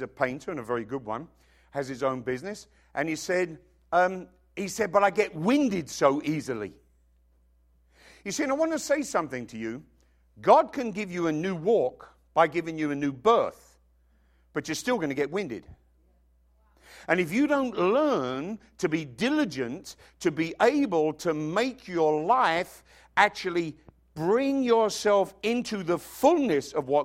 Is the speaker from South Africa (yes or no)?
no; England, United Kingdom; I remember growing up in England, obviously. I remember that. And I was there 25 years.